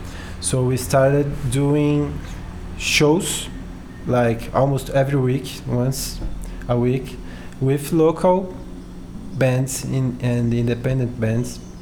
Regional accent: São Paulo, Brazil; English is a second language; I have 30 years old. I'm from Sao Paulo.

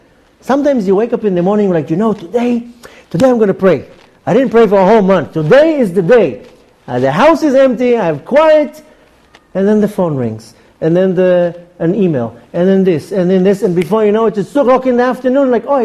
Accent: Ra'anana, Central District, Israel; also born or lived in United States; I used to live now 17 years in America. I was born in Israel. I grew up here in Ra'anana. And 17 years I lived in America.

